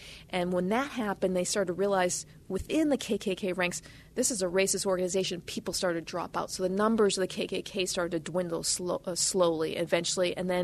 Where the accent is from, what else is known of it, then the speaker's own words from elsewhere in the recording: Massachusetts, United States; Because, as I said, in my hometown in 1925, the parish school of St. Cecilia was burned to the ground. It was the first French Catholic church that was attacked.